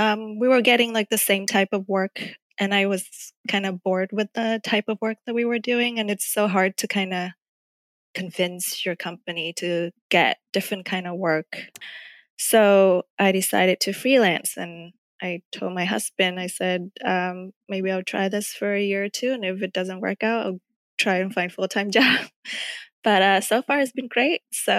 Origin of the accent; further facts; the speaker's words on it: Vietnam; English is a second language; now in United States; Yeah, so I'm from Vietnam